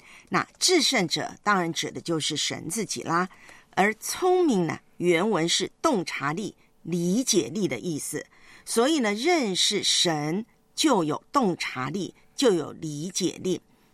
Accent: China; 我们中国人骑马嘛

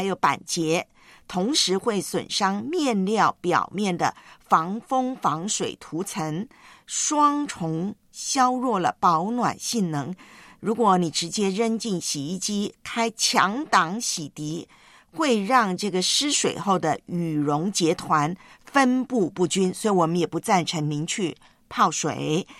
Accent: northern Taiwan, Taiwan; now in Hong Kong; 我看了一下我老家的新闻，台湾听说我老家北台湾星期天开始会降温降到0度。

